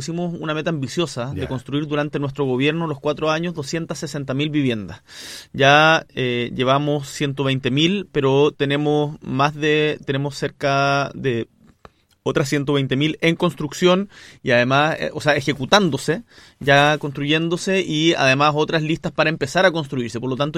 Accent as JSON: {"language": "Spanish", "region": "Magallanes", "country": "Chile", "lives_now": "O'Higgins, Chile", "said": "Como buen magallánico, tengo que decirle que en Magallanes no hay"}